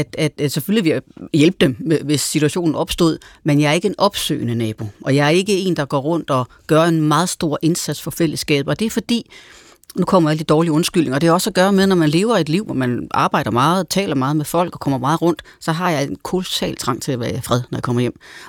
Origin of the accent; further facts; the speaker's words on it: Hasten, Central Denmark Region, Denmark; Da jeg var barn i Hasten mellem Aarhus og Randers, der boede mine forældre i et stort hus på landet, hvor en granplantage støtte op til.